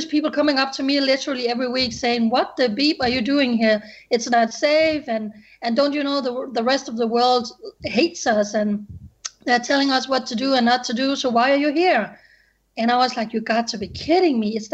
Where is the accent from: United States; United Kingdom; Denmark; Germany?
Denmark; moved away as an adult; now in Israel; I'm just a boring, small-town Danish girl, born and raised in Denmark, grew up in a Christian family.